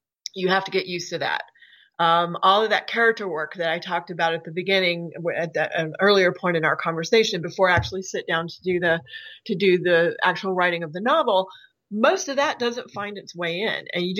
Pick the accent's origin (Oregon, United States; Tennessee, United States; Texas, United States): Tennessee, United States; Jackson; also born or lived in Nashville; I'm from Tennessee. I was born in Nashville. I'm adopted, so I know very little about my biological parents. I was brought up in Jackson, Tennessee.